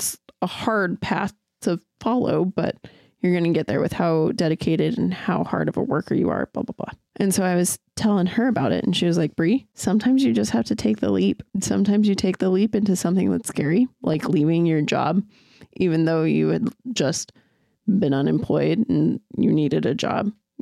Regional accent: United States; But man, being American reading, not knowing German

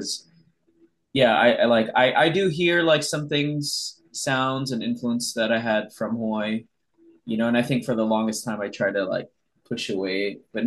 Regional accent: Hawaii, United States; I feel like growing up in Hawaii, especially, you know, this is like pre-TikTok and everything else and the internet.

